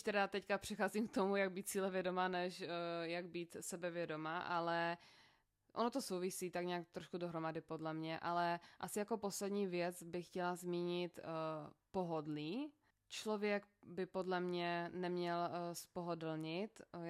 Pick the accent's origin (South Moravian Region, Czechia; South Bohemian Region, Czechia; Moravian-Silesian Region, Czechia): Moravian-Silesian Region, Czechia; Ostrava; ty mluvíš ostravsky, nebo ty jsi zmatená, já jsem z Ostravy, já jsem zmatená